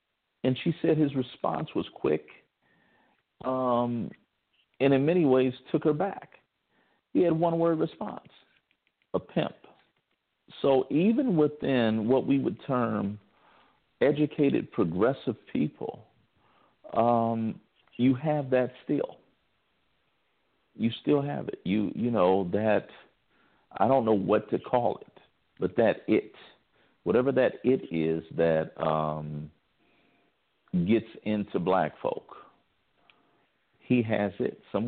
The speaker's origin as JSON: {"language": "English", "town": "Mansfield", "region": "Ohio", "country": "United States", "tie": "born or raised there", "said": "One of my friends, me and her cousin, we were best friends. We grew up together in Mansfield, Ohio."}